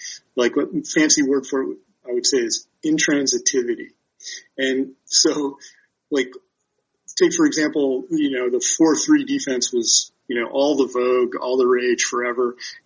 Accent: Baltimore, Maryland, United States; A really interesting case is right up the road. My hometown of Baltimore, right?

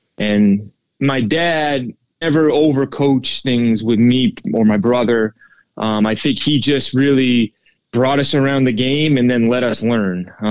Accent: New England, United States; growing up in New England, I always idolized Tito for what he did in Boston

